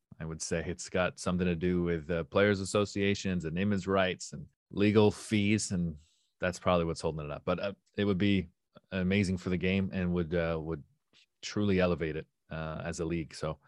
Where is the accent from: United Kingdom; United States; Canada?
Canada; And I feel, as a Canadian fan, I'm very thankful that they're a part of this group of players you're talking about